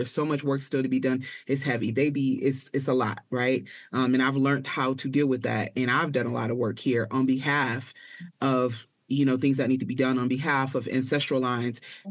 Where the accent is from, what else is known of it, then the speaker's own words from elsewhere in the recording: Wisconsin, United States; now in Atlanta, United States; So I grew up between Chicago and I didn't. I'm not from there. So I've been based in Atlanta. When I'm in the U.S., I've been based in Atlanta for the last 6 years. Yes, but I actually grew up in the Midwest, between Racine and Milwaukee